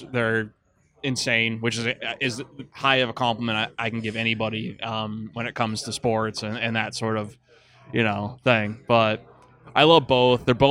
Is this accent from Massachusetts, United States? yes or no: no; Pittsburgh, Pennsylvania, United States; Yeah, or I came from Pittsburgh, and that's the exact same situation.